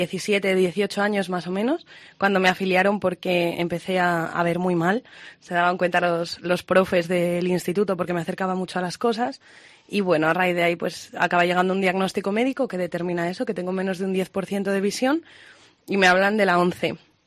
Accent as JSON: {"language": "Spanish", "town": "León", "region": "Castile and León", "country": "Spain", "said": "Sí, soy de León. Casualidades de la vida, pues mira, volví."}